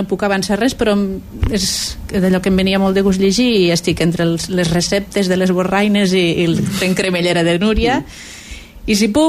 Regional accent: La Sènia, Catalonia, Spain; I em va traslladar, pues, a la meva infantesa, a la Sènia, en Maiaia

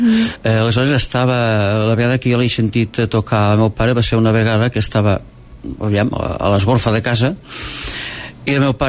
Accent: Darmós, Catalonia, Spain; jo ho vaig veure l'any 65-66 al meu poble, a Darmós.

